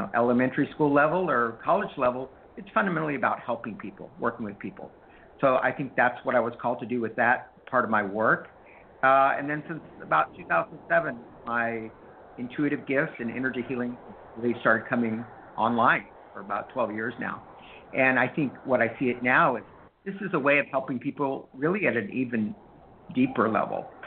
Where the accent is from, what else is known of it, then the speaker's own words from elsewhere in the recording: United States; I think like most people growing up in the United States, many of us have intuitive gifts